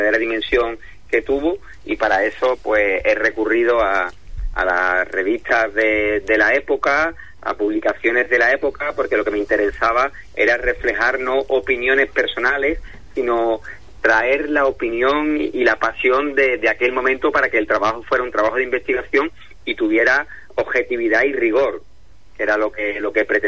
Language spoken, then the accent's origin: Spanish; Huelva, Andalusia, Spain; soy de Huelva y me gustan los toros, y yo he crecido siempre teniendo cerca la leyenda de Litri